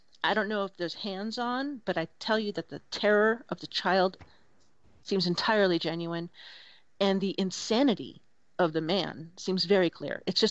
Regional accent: Chicago, Illinois, United States; But the accent, I'm sorry, I'm from Chicago, the accent, strongly similar.

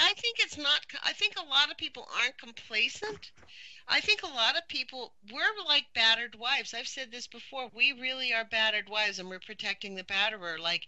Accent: Los Angeles, California, United States; When I lived in LA, and I'm from Los Angeles, I was raising two kids.

